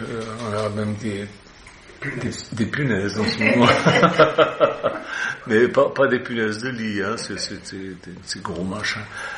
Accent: Switzerland; moi aussi je suis chauvin, je suis suisse et je suis sauvage, j'ai ma culture.

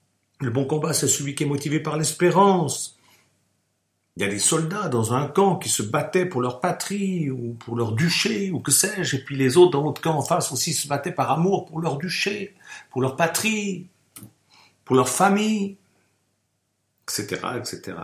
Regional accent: France; born there; Je suis né en France.

